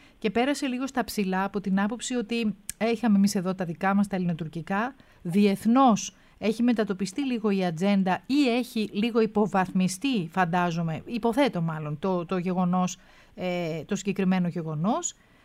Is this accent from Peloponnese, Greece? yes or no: yes; Peloponnese, Greece; Όχι, είμαι Πελοποννήσια, είμαι από την Αρκαδία.